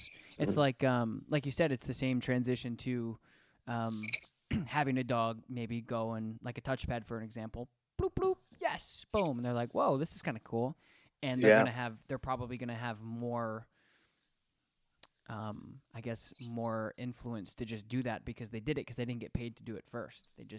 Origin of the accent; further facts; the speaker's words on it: Colorado, United States; born there; I was born in Colorado. My dad has instilled like innate, passionate feelings with the mountains. And I just love being like a little mountain town.